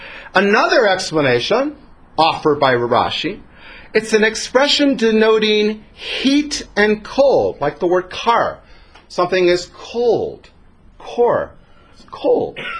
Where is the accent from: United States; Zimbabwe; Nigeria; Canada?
Canada; One's Canadian, one's American, but I'm Canadian, so I never quite remember which one.